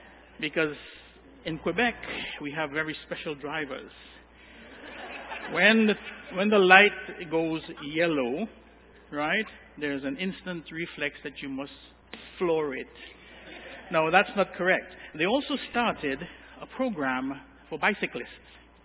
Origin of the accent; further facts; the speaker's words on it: Trinidad & Tobago; when I was growing up in Trinidad